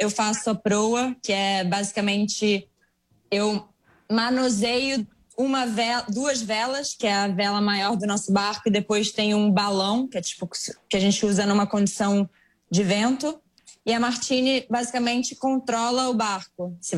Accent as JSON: {"language": "Portuguese", "region": "São Paulo", "country": "Brazil", "tie": "born there", "lives_now": "Rio de Janeiro, Brazil", "said": "eu tenho 30 anos, nasci em São Paulo, mas hoje eu moro no Rio."}